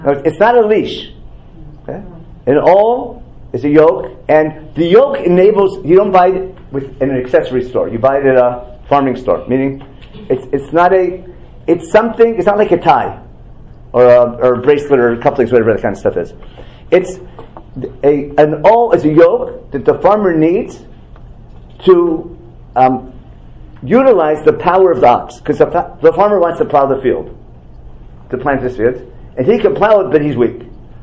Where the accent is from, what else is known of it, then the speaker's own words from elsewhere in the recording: Akron, Ohio, United States; I'm from Akron, Ohio, so I can get away with it.